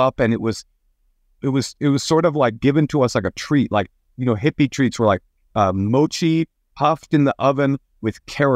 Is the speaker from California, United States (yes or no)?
yes; Oakland, California, United States; My parents split when I was 9 months old, and I was raised in Oakland, California, with a deaf mother putting herself through graduate school